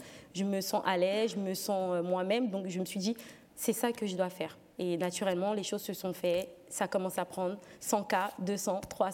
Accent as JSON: {"language": "French", "country": "Central African Republic", "said": "je rentre dans mon pays, du coup, je suis centrafricaine. Je rentre à Bangui"}